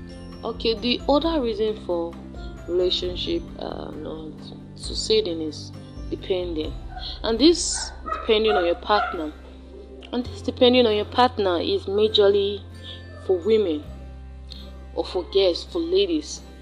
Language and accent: English; Benin City, Edo, Nigeria; Okay, I'm a Benin girl. I'm from Nigeria, and my native name is